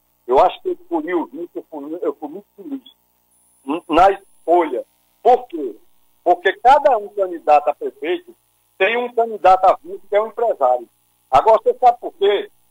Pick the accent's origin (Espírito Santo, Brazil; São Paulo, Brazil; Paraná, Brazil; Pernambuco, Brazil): Pernambuco, Brazil; Paulista; Eu sou paulista.